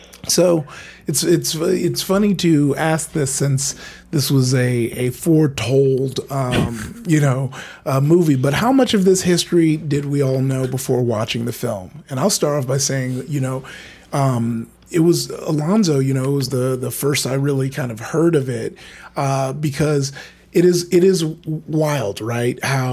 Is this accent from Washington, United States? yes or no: no; Compton, California, United States; when I was growing up in Compton and the school was more focused about Black history than, most other schools.